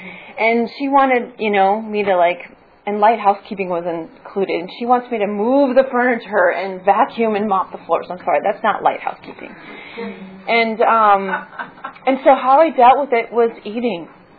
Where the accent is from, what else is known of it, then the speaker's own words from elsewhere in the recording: Minnesota, United States; And so I grew up in Minnesota where Pamela Anderson is the ideal person, and I don't look like that.